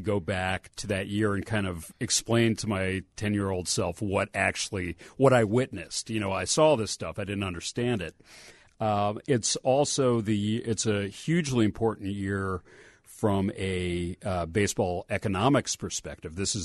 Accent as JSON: {"language": "English", "town": "Ann Arbor", "region": "Michigan", "country": "United States", "tie": "born or raised there", "said": "Huge, because I was growing up in Ann Arbor, Michigan, so the Tigers were my first team."}